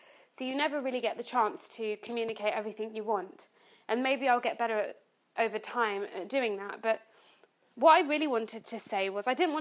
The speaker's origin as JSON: {"language": "English", "country": "United Kingdom", "tie": "born there", "said": "as a British-born Ghanaian"}